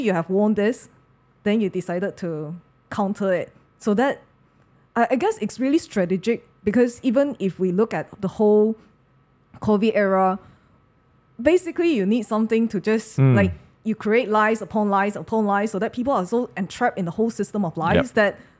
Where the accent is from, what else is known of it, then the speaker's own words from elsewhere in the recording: Malaysia; I mean, in Malaysia, we are really no stranger to this whole thing.